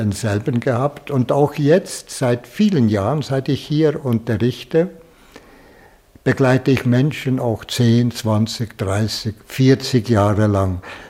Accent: Valais, Switzerland; Ich bin im Wallis aufgewachsen. Ich bin mitten in den hohen Bergen aufgewachsen und habe mich mit 22 Jahren entschieden, Jesuit zu werden

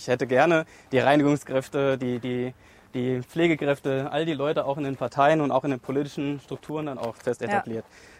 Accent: Bad Endbach, Hesse, Germany; Ich komme hier aus dem Ortsteil von der Gemeinde Bad Endbach, dem Ortsteil Bottenhorn, eins der Bergdörfer hier bei uns und genau, da komme ich her, da wohne ich

